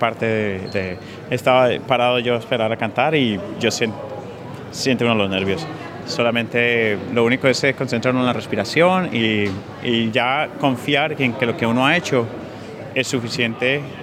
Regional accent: Colombia; now in Australia; ahora yo soy parte de Australia también. Soy tan colombiano como australiano hoy en día.

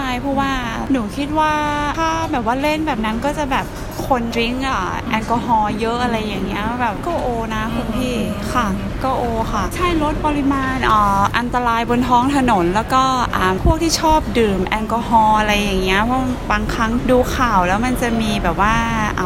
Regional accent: Chiang Mai, Thailand; now in Melbourne, Australia; หนูอยู่เชียงใหม

